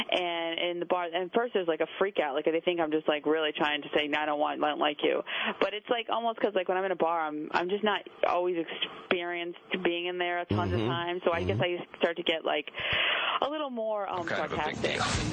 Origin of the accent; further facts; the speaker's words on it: Cranston, Rhode Island, United States; now in New York, United States; I'm from Cranston, Rhode Island, but I live in New York, New York.